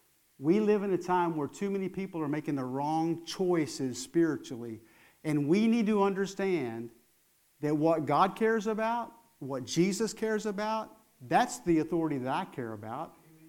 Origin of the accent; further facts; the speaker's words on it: Texas, United States; I thought it was orangutan, right? Because I'm from West Texas.